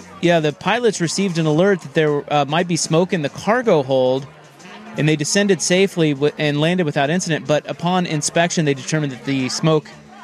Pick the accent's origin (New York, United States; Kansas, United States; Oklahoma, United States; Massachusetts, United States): Kansas, United States; Salina; As a Salinan. Of course, this is my hometown. The All-American City of Salina, Kansas.